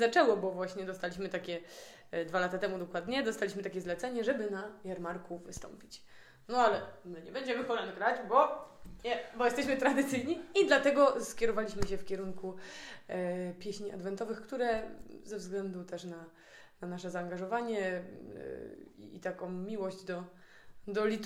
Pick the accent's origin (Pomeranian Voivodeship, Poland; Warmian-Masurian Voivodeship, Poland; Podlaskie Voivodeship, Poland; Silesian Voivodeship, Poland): Silesian Voivodeship, Poland; Pochodzimy ze Śląska, a Śląsk, jak wiadomo, na Śląsku jest wielu tradycjonalistów